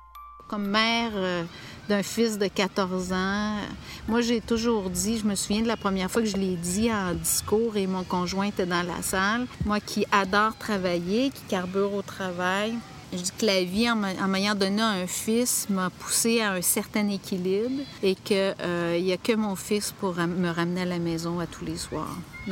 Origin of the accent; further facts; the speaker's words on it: Beauharnois, Quebec, Canada; j'ai grandi à Beauharnois et j'ai fait mon école secondaire dans une polyvalente, à la polyvalente de Beauharnois.